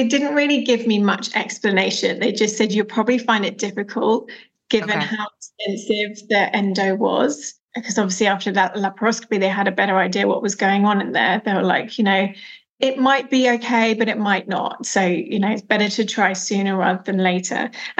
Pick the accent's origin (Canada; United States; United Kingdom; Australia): United Kingdom; England; I grew up just outside London, but yeah, pretty much. In this area.